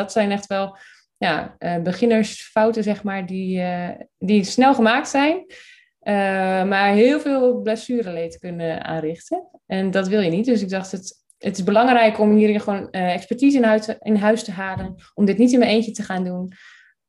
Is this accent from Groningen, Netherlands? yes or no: yes; Groningen, Netherlands; now in Drachten, Netherlands; Ik woon in het mooie Drachten. Ik kom uit Groningen, dus daarin hebben we dan wel wat mooi gemeenschappelijks.